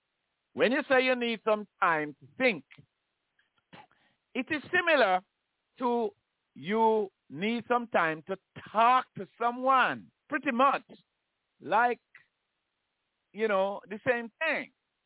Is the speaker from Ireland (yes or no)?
no; Jamaica; moved away as an adult; I mean, in my growing up in Jamaica for like 27 years